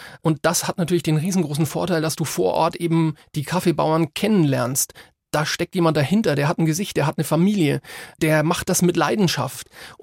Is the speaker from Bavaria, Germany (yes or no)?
yes; Bavaria, Germany; Das ist meine Heimat, da komme ich ursprünglich her.